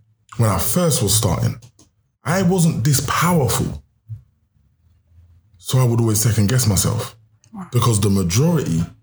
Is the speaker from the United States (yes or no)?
no; Brixton, London, United Kingdom; I said, bro, I grew up in Brixton.